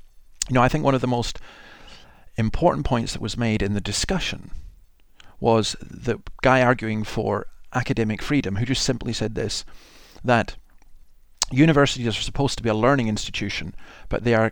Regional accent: Scotland, United Kingdom; something that makes me feel very proud as a Scot

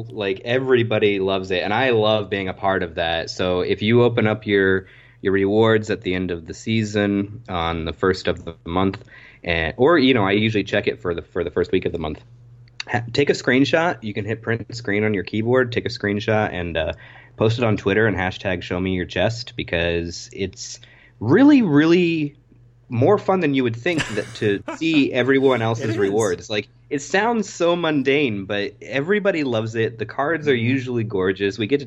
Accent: Arizona, United States; now in Washington, United States; Because I'm from Arizona and I'm in Washington

